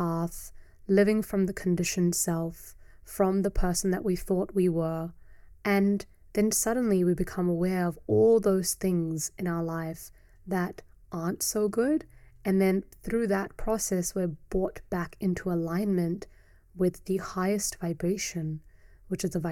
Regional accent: New Zealand; also born or lived in India; So I'm an Indian-born Kiwi woman residing in Aotearoa, New Zealand. And on this day that I'm recording this episode, I'm 32 years of age.

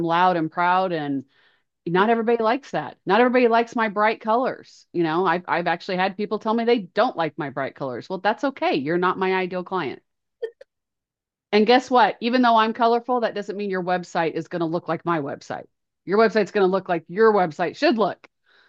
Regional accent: Norman, Oklahoma, United States; I grew up in Norman, Oklahoma.

